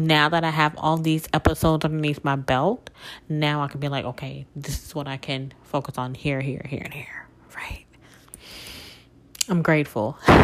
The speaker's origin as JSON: {"language": "English", "region": "Mississippi", "country": "United States", "tie": "born or raised there", "moved": "as an adult", "lives_now": "New Orleans, United States", "said": "a small town girl from Mississippi that was born and raised in Mississippi, but I grew up in New Orleans because I moved there as an adult and spent all of my life there."}